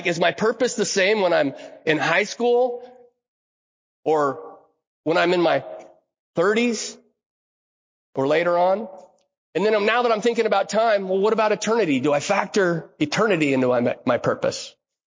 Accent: United States; I'm an American. I live in Roseburg.

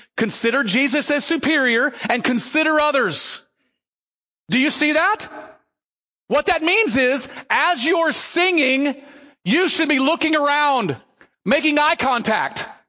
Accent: the South, United States; now in West, United States; Much more independent than when I grew up in the South. The South was very churchy.

